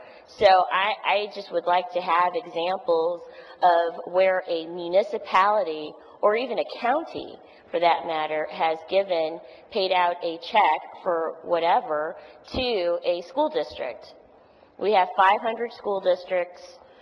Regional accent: St. Louis, Missouri, United States; I'm not from Kansas City. I'm from St. Louis, and I have municipalities that have red lights, red light cameras.

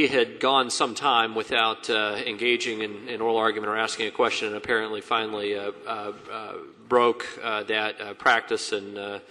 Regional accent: Kansas City, Missouri, United States; Well, I grew up in Kansas City and still love it very much.

